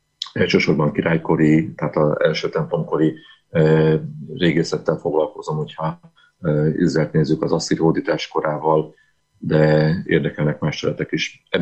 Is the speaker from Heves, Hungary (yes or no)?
no; Százhalombatta, Pest, Hungary; amikor Szászhalombattán nőttem fel, és a Dunaparton sétálgattam